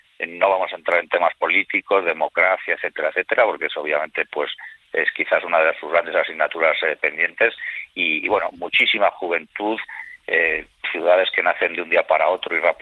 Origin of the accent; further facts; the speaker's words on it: Spain; nosotros somos españoles